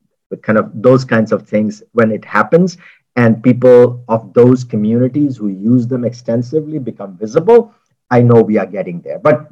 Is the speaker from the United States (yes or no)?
no; Odisha, India; And I'm Odia, partly. My mom is Odia, and I come from Odisha